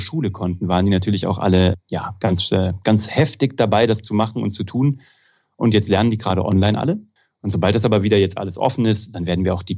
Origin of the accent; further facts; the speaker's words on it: Kassel, Hesse, Germany; ich komme aus Kassel, das ist Preußen